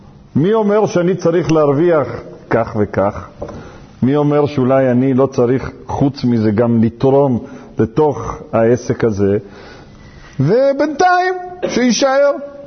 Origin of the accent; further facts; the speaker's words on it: Mexico; now in Israel; והוא סיפר לי סיפור שהוצע לו פעם השקעה פה, אנחנו עלינו ממקסיקו, אני למדתי ממנו המון.